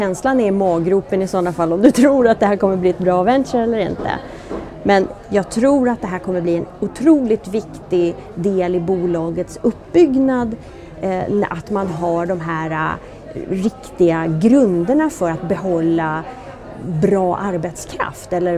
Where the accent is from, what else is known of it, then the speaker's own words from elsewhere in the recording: Sweden; also born or lived in United States; jag har bott borta rätt länge, även om jag är svensk, så är jag ju också amerikan